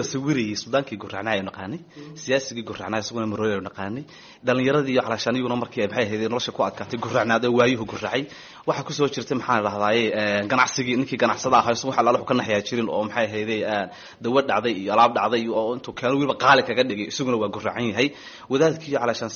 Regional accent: Hargeisa, Woqooyi Galbeed, Somalia; also born or lived in Uganda; hargeys aan ku dhashay dabeetana wax ku bartay ilaa iyo dugsigii hoose sare dhexe ilaa jaamacaddii koowaad oo bachelorkii ahayd jaamacadda admas la yidhaahdo kadib waxaan tegay waddanka uganda

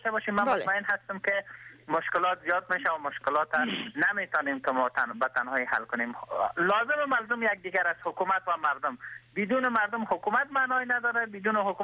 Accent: Afghanistan

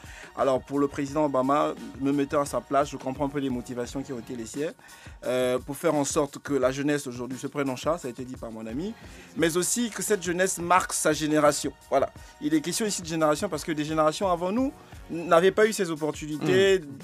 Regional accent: Pointe-Noire, Republic of the Congo; Je viens de la République du Congo-Brazzaville, plus précisément de la ville de Pointe-Noire, la ville côtière.

